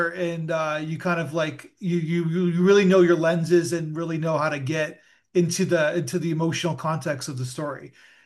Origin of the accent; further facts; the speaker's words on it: Canada; I'm Canadian